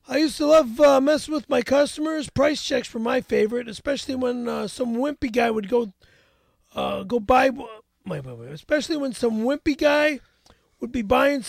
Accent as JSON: {"language": "English", "town": "Chicago", "region": "Illinois", "country": "United States", "said": "And you're from Milwaukee, and I'm from Chicago."}